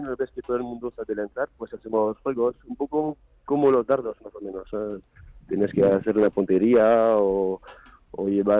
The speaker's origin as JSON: {"language": "Spanish", "country": "France", "second_language": "Spanish", "lives_now": "Madrid, Spain", "said": "No, creo que se escucha. Soy de Francia."}